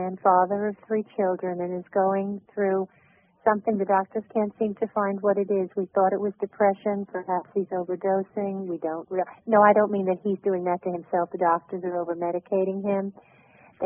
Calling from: Atlanta, Georgia, United States; Atlanta, Georgia.

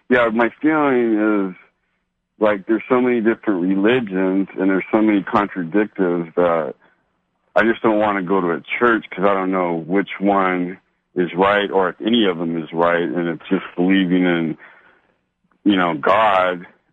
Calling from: San Diego, California, United States; I'm calling from San Diego, California.

